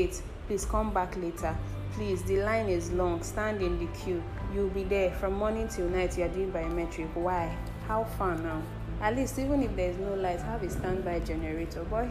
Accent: Nigeria; Damn it, I'm not even a Ghanaian in the first place. I'll be like, oh no, I'm Nigerian.

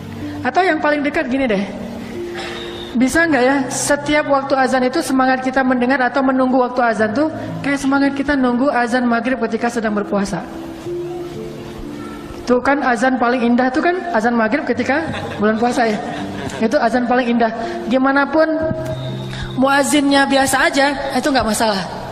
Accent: Bandung, West Java, Indonesia; sebagai orang Bandung kan

